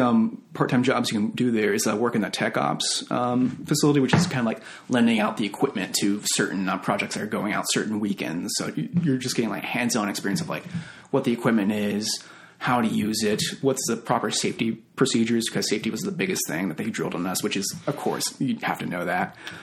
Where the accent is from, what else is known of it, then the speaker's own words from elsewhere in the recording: Houston, Texas, United States; moved away as an adult; also born or lived in North Carolina; now in Sherman Oaks, United States; Houston, Texas for 18 years. I went out to school in North Carolina at the University of North Carolina School of the Arts for film school.